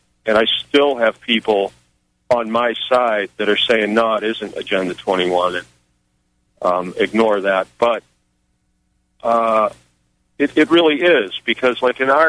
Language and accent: English; Shrewsbury, Massachusetts, United States; And I'm from New England. I'm from Shrewsbury, Massachusetts. That's where I grew up.